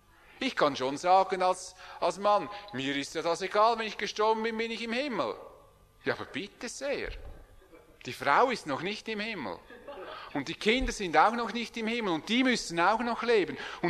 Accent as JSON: {"language": "German", "country": "Switzerland", "said": "Niemand, gerade wir als Schweizer, niemand will sich vordrängen."}